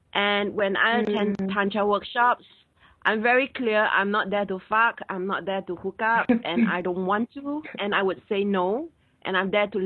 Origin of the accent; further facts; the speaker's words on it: Singapore; being Singaporean as opposed to my colleagues who are Australians or Americans or whatever